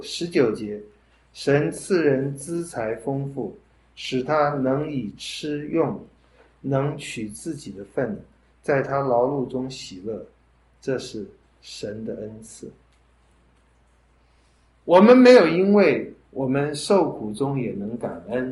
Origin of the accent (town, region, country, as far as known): China